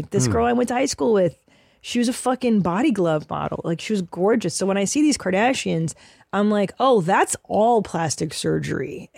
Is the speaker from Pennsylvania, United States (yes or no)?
no; Los Angeles, California, United States; so I grew up in Los Angeles with really attractive people, like symmetrical.